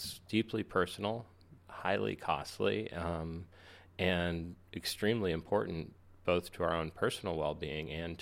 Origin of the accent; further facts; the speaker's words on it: Eugene, Oregon, United States; Well, I grew up in Oregon, Eugene, Oregon, college town.